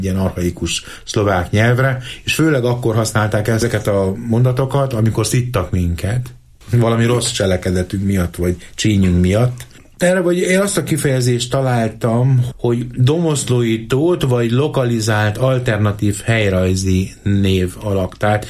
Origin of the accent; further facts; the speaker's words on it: Gyöngyös, Heves, Hungary; Egy nagyon különleges keresztmetszet Gyöngyös, az én szülővárosom, ahol pillantásoktól függ, hogy éppen síkvidéket vagy hegyvidéket látsz.